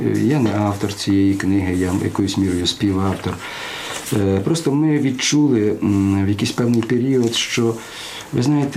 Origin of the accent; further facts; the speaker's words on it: Svitlovodsk, Kirovohrad Oblast, Ukraine; загинув депутат у моєму рідному Світловодському